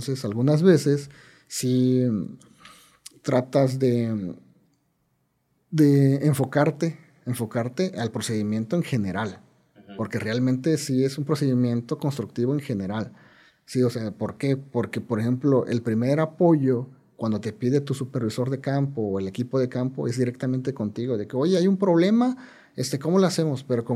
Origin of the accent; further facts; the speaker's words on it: Guerrero, Mexico; soy del estado de Guerrero.